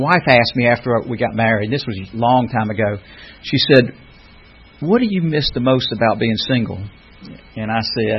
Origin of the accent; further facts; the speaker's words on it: Brunswick, Georgia, United States; born there; And I was born in South Georgia, Brunswick, down there.